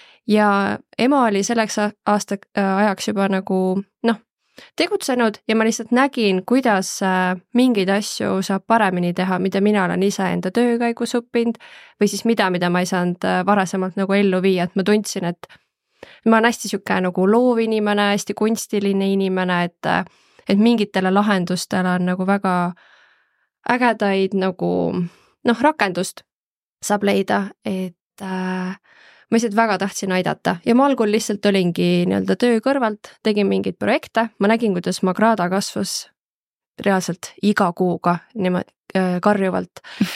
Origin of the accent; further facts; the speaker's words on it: Pärnu, Pärnu County, Estonia; kui ma olen Pärnust pärit ja kui ma koolis õppisin